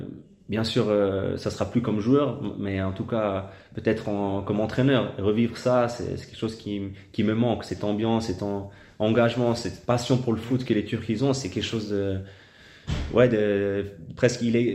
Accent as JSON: {"language": "French", "country": "Switzerland", "said": "j'ai montré que c'était possible, justement, en tant que Suisse, d'évoluer en tant que titulaire à l'étranger dans un grand championnat"}